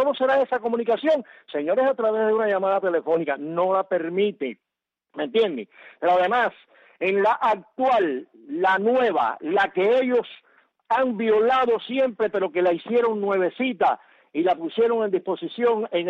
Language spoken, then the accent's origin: Spanish; Perico, Matanzas, Cuba; de Perico, en la provincia de Matanzas.